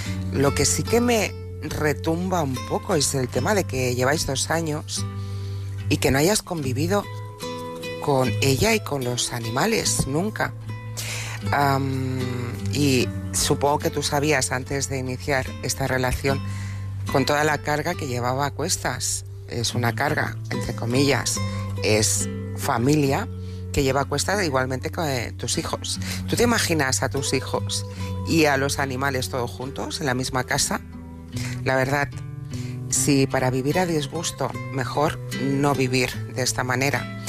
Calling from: Barcelona, Catalonia, Spain; de Buenas Barcelona.

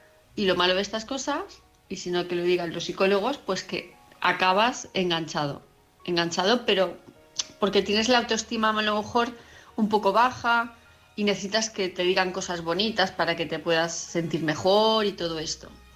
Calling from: Palma, Balearic Islands, Spain; de Palma de Mallorca

